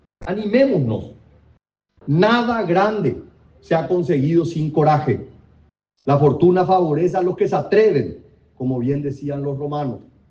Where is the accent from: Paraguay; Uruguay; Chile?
Paraguay; Que como paraguayos nunca nos falte la fuerza para cuidarla, la sabiduría para honrarla y el coraje para defenderla.